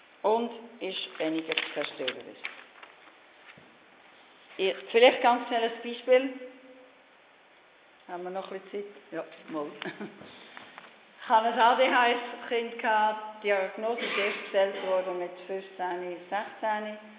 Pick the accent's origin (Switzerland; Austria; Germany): Switzerland; Aargau; Ich kenne das Schulsystem nicht im Kanton Luzern, ich komme aus dem Aargau